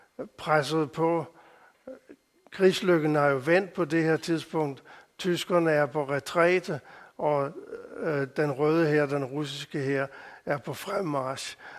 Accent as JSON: {"language": "Danish", "region": "Capital Region of Denmark", "country": "Denmark", "tie": "born or raised there", "said": "Men jeg er jo født og opvokset på Bornholm, det kan I høre."}